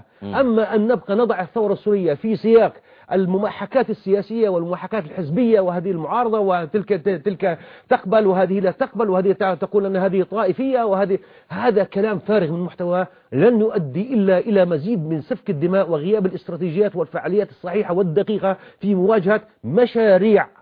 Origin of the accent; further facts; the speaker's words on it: Palestine; فأنا أقول لهم أنا فلسطيني ونحن من أكثر من 90 عام ونحن نركض وراء الرأي العام